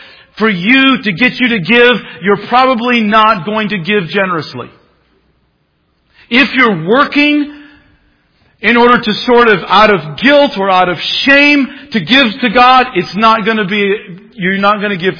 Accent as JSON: {"language": "English", "region": "the South", "country": "United States", "tie": "born or raised there", "said": "I grew up in the South, so I can say that."}